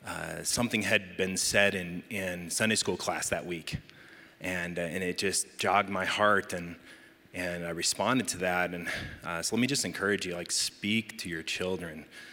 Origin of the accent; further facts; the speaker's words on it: Wichita, Kansas, United States; Boy, I grew up in Wichita, Kansas, a long time ago.